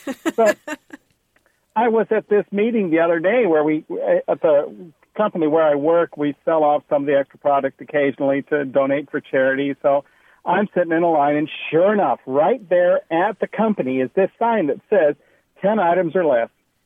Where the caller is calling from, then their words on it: Denton, Texas, United States; I am calling from Denton, Texas.